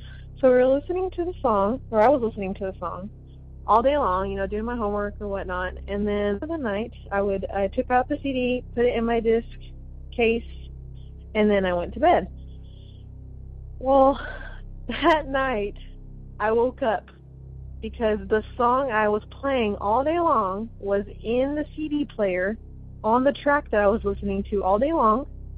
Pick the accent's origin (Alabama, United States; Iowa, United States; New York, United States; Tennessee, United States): Iowa, United States; Sioux City; I am from Sioux City, Iowa.